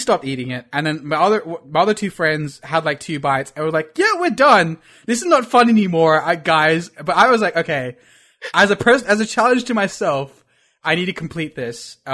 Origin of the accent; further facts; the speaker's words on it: India; Again, being Indian, I'm like, okay, if there's anyone who can do this on this table, because my friends are like two Chinese dudes, me and a Hungarian dude.